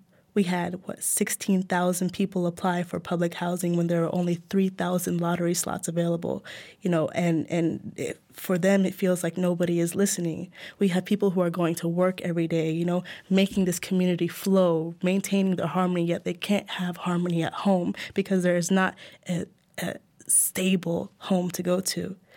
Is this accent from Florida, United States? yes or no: yes; Florida, United States; I grew up in Florida. I am the child of an immigrant. I grew up with a single mother. She came to the United States in 1969 as a war refugee from Nigeria.